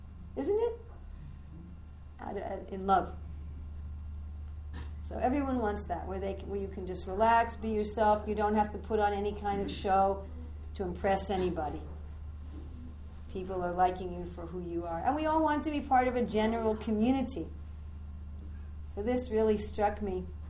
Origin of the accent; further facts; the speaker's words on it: New York City, New York, United States; accent: American; I'm sure you can tell by my accent that I'm American. I'm also was born and raised in New York City, which means I'm was brought up in a culture that's very coarse and brass and arrogant.